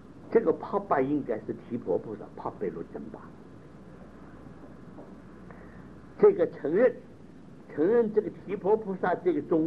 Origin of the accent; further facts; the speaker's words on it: Lhasa, Tibet, China; accent: Lhasa Tibetan; 我们讲这个西藏片子，我们拉萨话鹿靠